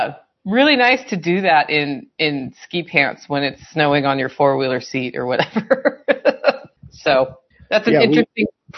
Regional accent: Portland, Oregon, United States; So I'm from Portland, Oregon, where we get ice.

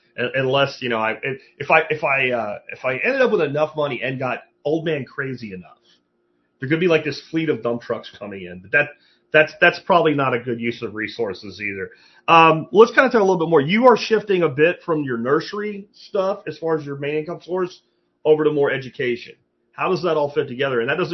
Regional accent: Pennsylvania, United States; now in Texas, United States; When I first set up a garden in Texas, I grew up gardening in Pennsylvania. I did all the shit that I did in Pennsylvania.

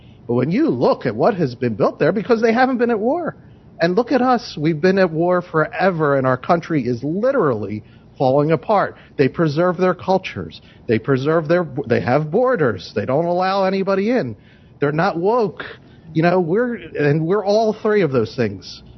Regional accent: United States; It's sad for me to say, because I am an American, I love my country

